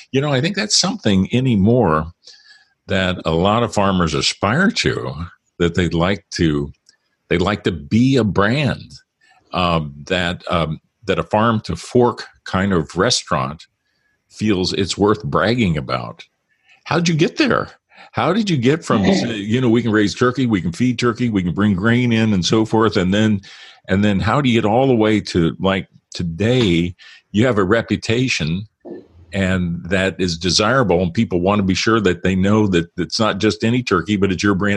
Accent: Midwest, United States; And it kind of reminds me of my growing up in the Midwest, where that way about hogs.

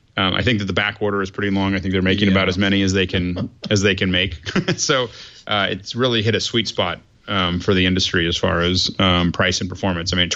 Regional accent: United States; As an American, it's an odd thing.

